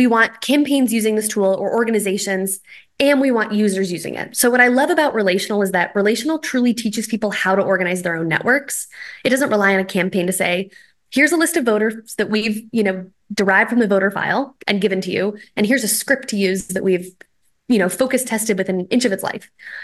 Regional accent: Boulder, Colorado, United States; I am registered in Boulder, Colorado. I grew up on Wonderland Hill Avenue.

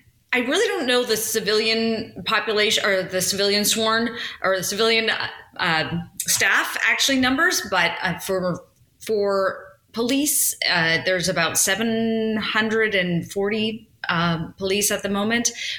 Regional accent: Vancouver, British Columbia, Canada; I started in Canada. I'm Canadian. I started in Vancouver, BC, first of all. Went to journalism school out there

